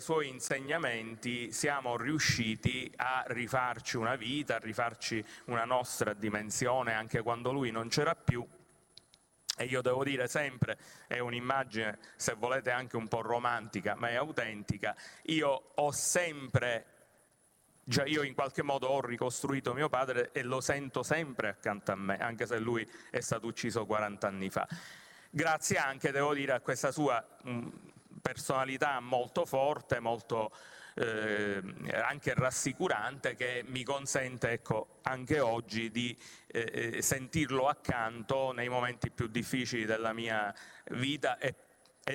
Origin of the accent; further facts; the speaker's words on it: Sicily, Italy; da italiano, da cittadino, nel mio caso anche da siciliano